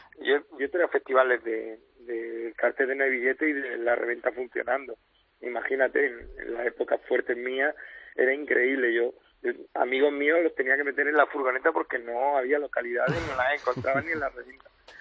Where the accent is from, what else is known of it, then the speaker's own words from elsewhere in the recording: Region of Murcia, Spain; siento muy orgulloso de todo lo que pasa en mi tierra